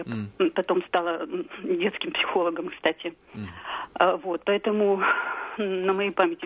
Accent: Omsk, Omsk Oblast, Russia; я из Омска.

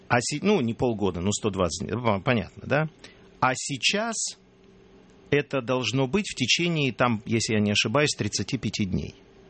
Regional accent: Ukraine; first language Ukrainian; Russian is a second language; я с Украины, я люблю украинский язык, он совершенно потрясающий, я его знаю очень хорошо, и, так сказать, мой родной язык.

